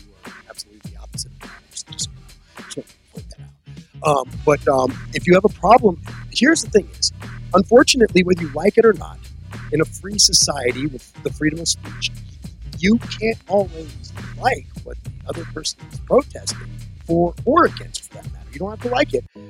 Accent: the South, United States; I was raised down in the South where people are taught to be kind

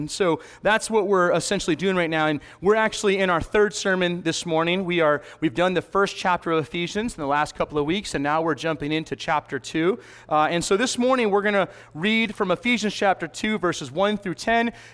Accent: Alaska, United States; oh, you know, probably it's because I grew up in Alaska.

